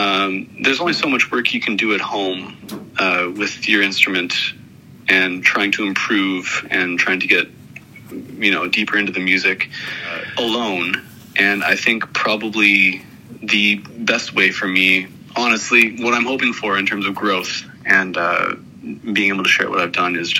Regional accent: Victoria, British Columbia, Canada; I was born in Victoria, BC, in Canada

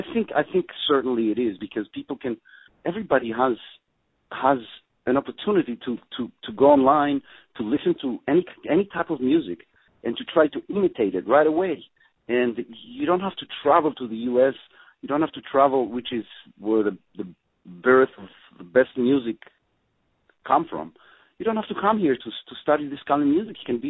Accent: Israel; Well, when I grew up in Israel, I think it was, let's say, 30 years ago, 35 years ago, when I started getting into music.

